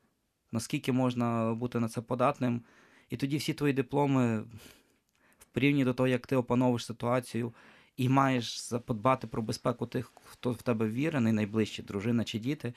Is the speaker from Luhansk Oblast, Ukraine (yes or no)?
no; Sloviansk, Donetsk Oblast, Ukraine; also born or lived in Poland; now in Lviv, Ukraine; Я сам зі Слов'янська. Але вже роками живу у Львові, але перед тим навчався і жив в Польщі.